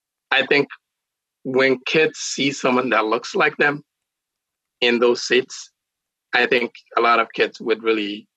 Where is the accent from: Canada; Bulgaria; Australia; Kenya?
Kenya; now in United States; I grew up in Kenya.